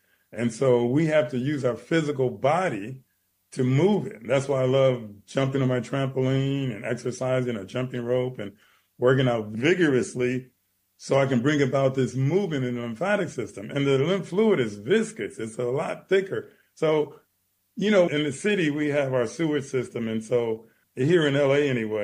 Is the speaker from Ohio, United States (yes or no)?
no; Los Angeles, California, United States; And I grew up in Watts, and I used to make sugar syrup because we couldn't afford the syrup all the time.